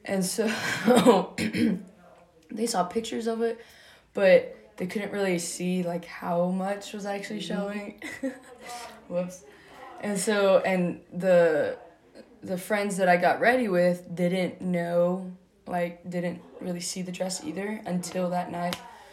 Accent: Keller, Texas, United States; also born or lived in Albuquerque; but I really grew up in Keller, Texas, and that was probably the best decision my parents made

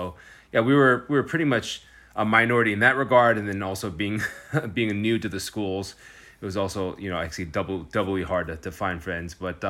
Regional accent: Columbus, Ohio, United States; also born or lived in Chicago; I was born here in Chicago as well, and but I don't have any early memories of Chicago because we moved to Ohio early on. So all of my childhood memories are from Columbus, Ohio, which is in the central part of the state of Ohio.

